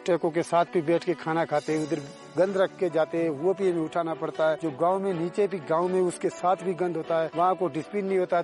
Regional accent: Tharparkar, Sindh, Pakistan; moved away; उत्तर Parker से आया हूँ। हम सिंध से आए अपने घर के खर्चे चलाने के लिए

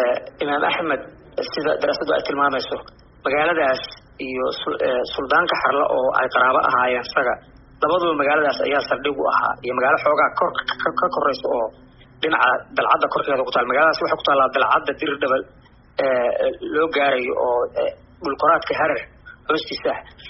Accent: Nugaal, Somalia; hadeer anigu waxaan soo gaaray markaan yaraa durdurro waaweyn oo jiray oo hadeer badankoodii angageen.

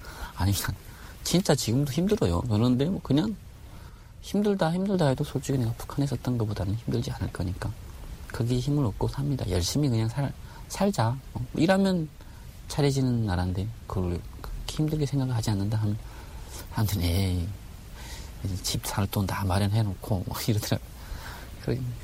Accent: Hamgyong, North Korea; now in South Korea; 저는 함경도입니다.

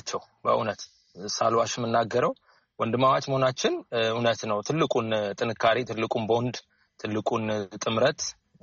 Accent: Addis Ababa, Ethiopia; ሳድግ የበላው እየጠጣ ያደግኩት ይሄንን ኢንቫይሮንመንት ነው፣ ይሄንን ምልከታ ነው። ይሄንን ፒያሳ ውስጥ የሆነ አይደንቲቲ እኔ ላይ እየተሰራ ነው።

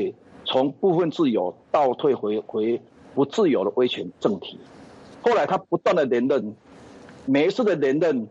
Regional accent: Taiwan; 在我台湾人的角度，

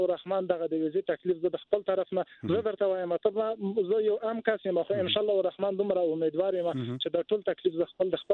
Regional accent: Paktika, Afghanistan; زه د پکتیکا یم په پکتیکا کې موږ دواله لرو

